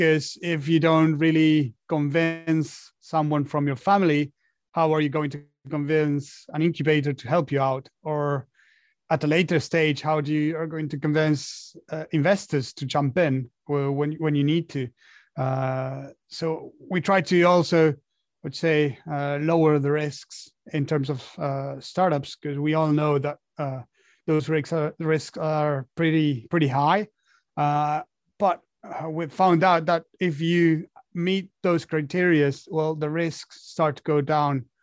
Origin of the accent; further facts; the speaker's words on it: Argentina; English is a second language; I'm from Argentina, and my dream was to become a professional rugby player. At that time, there was no professional teams back home, so I knew that I had to fly over somewhere else to get it done.